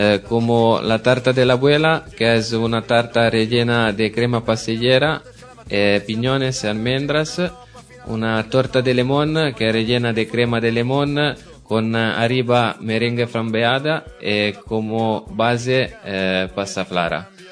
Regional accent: Milan, Lombardy, Italy; Spanish is a second language; moved away as an adult; now in Leganés, Spain; Nosotros venimos de Milán y para no extrañar nuestra tierra, en noviembre del año pasado abrimos la tienda Sapori Italiani en el mercado de Sanabria en Leganés.

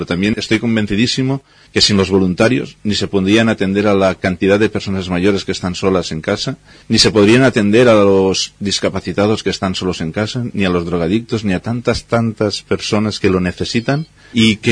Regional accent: Oliva, Valencian Community, Spain; Yo soy de Oliva y empecé allí

